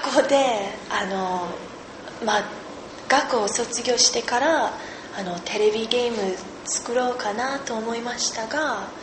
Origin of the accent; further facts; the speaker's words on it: Canada; Japanese is a second language; moved away as an adult; now in Vancouver, Canada; 出身は東にある島なんですが、というところですが、大学に行くためにバンクーバーに引っ越しました。